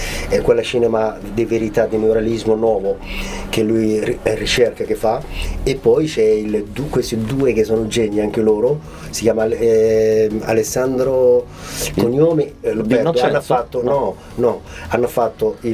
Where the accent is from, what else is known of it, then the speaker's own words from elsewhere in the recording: Djibouti; io sono di Djibouti, Corno d'Africa, la Somalia francese